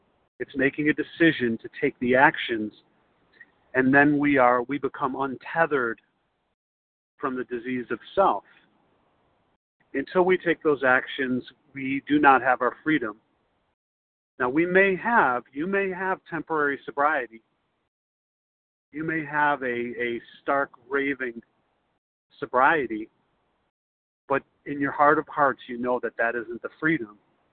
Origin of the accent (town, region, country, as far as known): Chicago, Illinois, United States